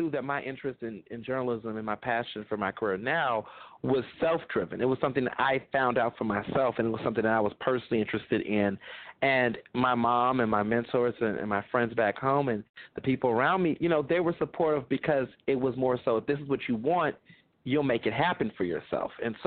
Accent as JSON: {"language": "English", "town": "Houston", "region": "Texas", "country": "United States", "tie": "born or raised there", "also_born_or_lived": "Chicago", "said": "I was born in Chicago, and I grew up in Houston, Texas."}